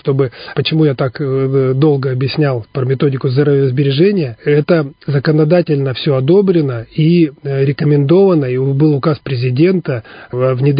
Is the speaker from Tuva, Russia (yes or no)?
no; Irkutsk, Irkutsk Oblast, Russia; Да, Иркутск мой родной город, я его люблю.